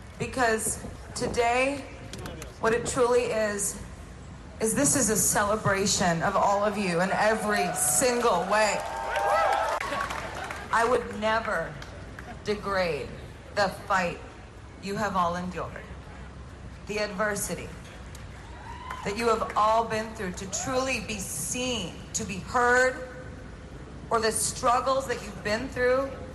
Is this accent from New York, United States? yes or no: yes; New York, United States; My mom's here today. My dad. I'm a New Yorker.